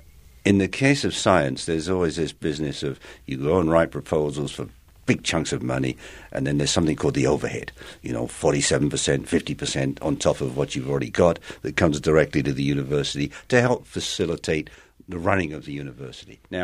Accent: England, United Kingdom; Do I understand the music of Vaughan Williams because I'm English better than you because you're not?

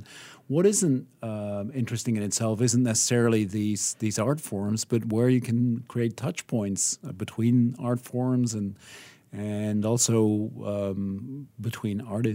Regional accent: Belgium; moved away as an adult; I hail from Belgium.

